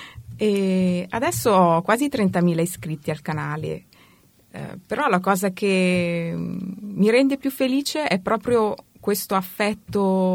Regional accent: Milan, Lombardy, Italy; now in Florence, Italy; io sono nata e cresciuta a Milano, poi ho incontrato mio marito e mi sono trasferita a Firenze per amore

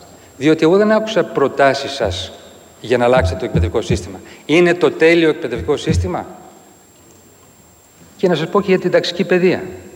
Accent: Greece; είχα την εντύπωση ότι ήξερα για την πατρίδα μου, για την αρχαία Ελλάδα

